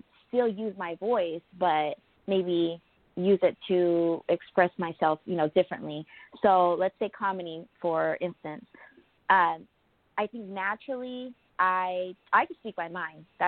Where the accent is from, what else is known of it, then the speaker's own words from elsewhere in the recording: United States; I have this freedom of, you know, being an American and building this dream for myself